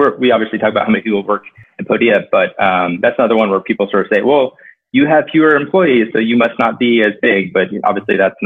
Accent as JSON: {"language": "English", "region": "Connecticut", "country": "United States", "tie": "born or raised there", "said": "So I grew up in Connecticut."}